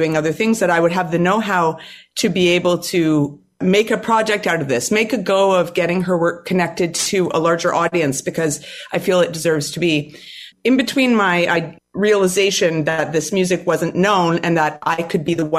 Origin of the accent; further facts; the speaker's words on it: Vancouver, British Columbia, Canada; the soundtrack of my life growing up in Vancouver